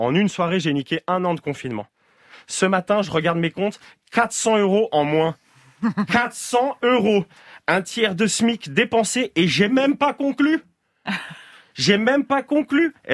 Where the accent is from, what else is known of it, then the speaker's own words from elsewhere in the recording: Switzerland; Ouais, parce que je suis suisse.